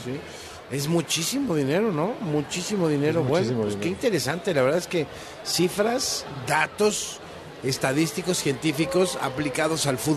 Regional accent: Mexico; Somos mexicanos

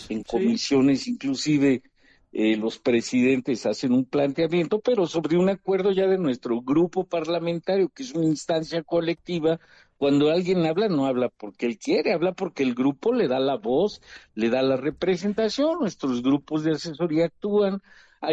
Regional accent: Veracruz, Mexico; aunque soy de Veracruz, pero no soy de Catemaco

